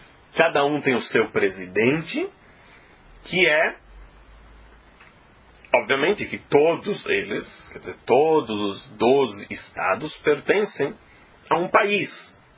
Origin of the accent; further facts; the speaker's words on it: Brazil; Para nós que somos brasileiros, fica muito fácil entender isso, porque nós conhecemos esse tipo de divisão no Brasil